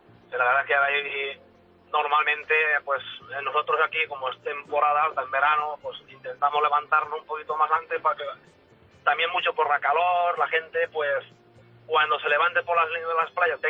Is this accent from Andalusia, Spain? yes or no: no; Benicàssim, Valencian Community, Spain; estoy corriendo las calles ahora, bueno, de mi ciudad, de mi pueblo. Benicàssim, de Ciudad de Festivales